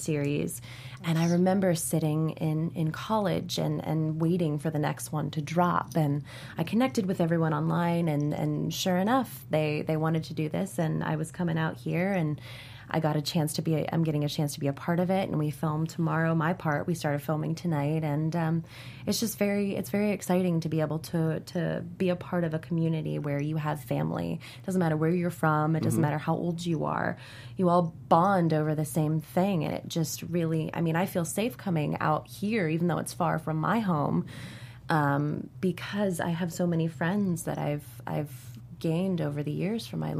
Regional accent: Ohio, United States; And so I was a girl from Ohio, and I was like, man, this girl's so much like me

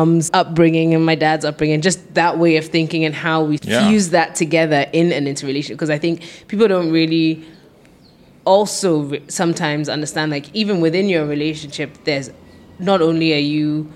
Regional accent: Ghana; also born or lived in United Kingdom; As much as we are both Ghanaian

